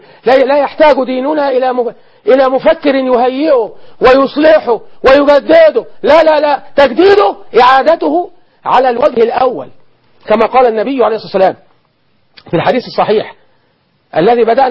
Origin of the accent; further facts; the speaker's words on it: Egypt; أنا مصري، حتى لا يقال أحد أنه يتطاول على المصري، لا أنا مصري مثلكم، مسلم أحب الله ورسوله